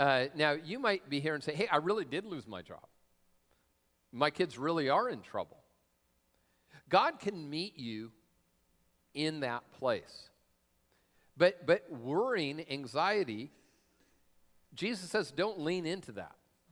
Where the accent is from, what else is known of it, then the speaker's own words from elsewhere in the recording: Tacoma, Washington, United States; My mom, I grew up down in Tacoma